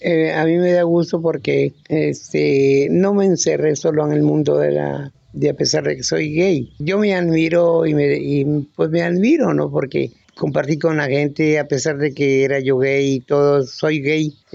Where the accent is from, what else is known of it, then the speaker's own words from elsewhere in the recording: Zaachila, Oaxaca, Mexico; Soy originario aquí de Xachila, del barrio de San Pablo La Raya. Aquí nací en ese barrio y aquí estoy creciendo y aquí voy a morir. Pues fíjate que ya tengo 66 años